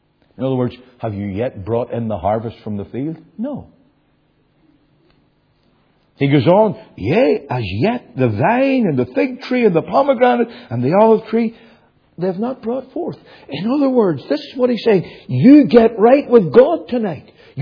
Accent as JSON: {"language": "English", "region": "Northern Ireland", "country": "United Kingdom", "accent": "Ulster", "lives_now": "South Carolina, United States", "said": "I am an Ulster man. You probably have gathered that by my accent. In South Carolina, they wonder why I haven't got the South Carolina drawl."}